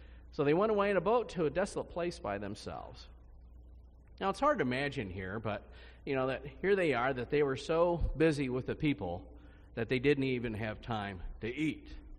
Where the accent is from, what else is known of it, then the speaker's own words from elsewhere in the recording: Kansas City, Missouri, United States; for these boys here, myself included here, well, we grew up in Kansas City.